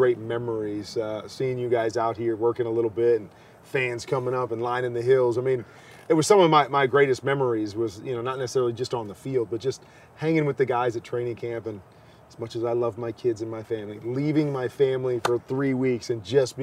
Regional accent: Midwest, United States; also born or lived in Arizona; Like, I'm from Arizona, and I don't like the humidity. I mean, I grew up in the Midwest, so I get it.

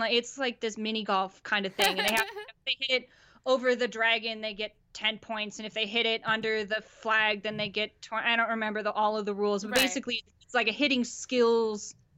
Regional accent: Denver, Colorado, United States; also born or lived in Phoenix, Arizona / Flagstaff, Arizona; So I was born in Phoenix and then moved to Denver in 2000 and grew up here, grew up with the Rockies and the Broncos and all that kind of stuff. And then went back to Flagstaff, Arizona for college.

